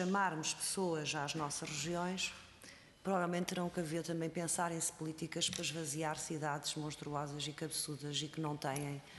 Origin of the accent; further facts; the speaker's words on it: Aveiro, Portugal; eu sou do litoral urbano e vocês são do interior rural, sou do distrito de Aveiro, sou eleita por Aveiro